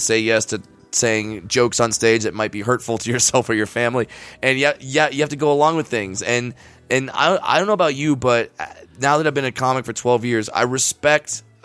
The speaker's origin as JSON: {"language": "English", "region": "California", "country": "United States", "said": "Well, I'm from Orange County, so Orange County, California."}